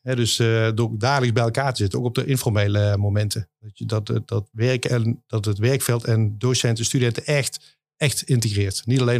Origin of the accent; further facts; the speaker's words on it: Zaltbommel, Gelderland, Netherlands; Want ik kom zelf eigenlijk helemaal niet uit Eindhoven. Ik kom uit Zaltbommel, daar woon ik. Ik ben 6 jaar geleden hier naar Eindhoven gekomen.